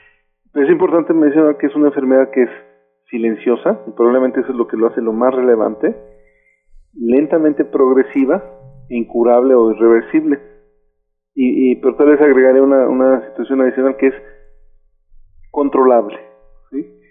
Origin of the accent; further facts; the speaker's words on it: Mexico; como mexicanos estamos en más riesgo de desarrollar glaucoma